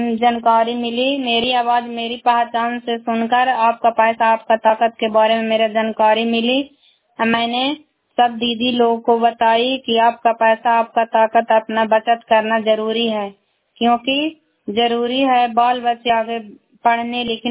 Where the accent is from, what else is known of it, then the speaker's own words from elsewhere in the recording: India; मैं प्राय ब्लॉक से बिलोंग करती हूँ